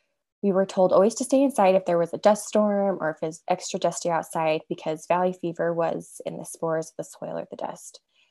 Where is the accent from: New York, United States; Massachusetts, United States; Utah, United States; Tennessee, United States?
Utah, United States; and I'm from Utah.